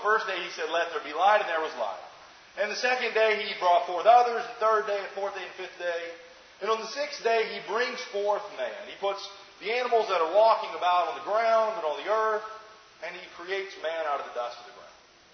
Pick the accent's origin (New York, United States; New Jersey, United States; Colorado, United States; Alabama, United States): Alabama, United States; now in Gettysburg, United States; And I tell you what, growing up in Alabama, I'm not used to snow before Halloween. But I tell you, when I moved to Gettysburg, I brought their coldest winter they had had in a long time